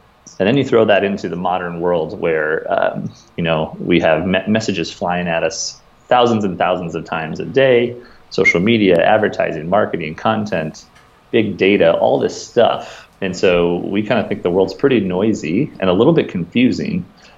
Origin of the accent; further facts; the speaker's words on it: Brookings, South Dakota, United States; went to a lady who went to church with us where we grew up in Brookings, South Dakota.